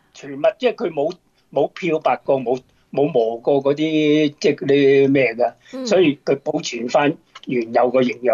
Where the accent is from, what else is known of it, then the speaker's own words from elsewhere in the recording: China; 我哋中國人係叫涼拌麵啦